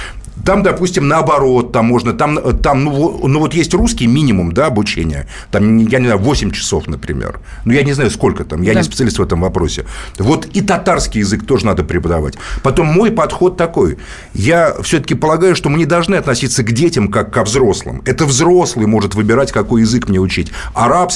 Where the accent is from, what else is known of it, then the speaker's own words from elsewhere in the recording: Moscow, Russia; вот я москвич, мы москвичи тут все, правильно? Ну, по крайней мере, может, не москвичи, да. Но мы живем в Москве.